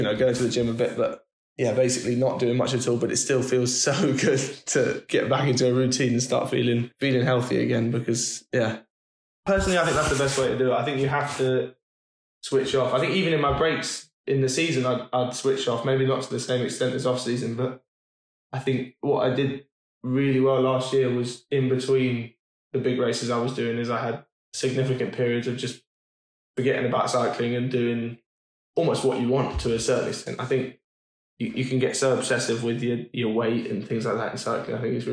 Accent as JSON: {"language": "English", "country": "United Kingdom", "said": "think there's that kind of focus and maturity that you sort of have to develop from a young age as a British rider."}